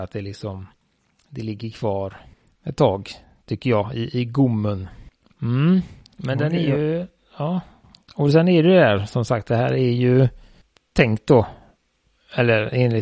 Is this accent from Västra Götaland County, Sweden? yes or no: yes; Västra Götaland County, Sweden; accent: Gothenburg; Men den har väl landat på göteborgska. Ja. Det skulle jag väl, de flesta som inte bor i Göteborg, säga att jag har en göteborgsk dialekt.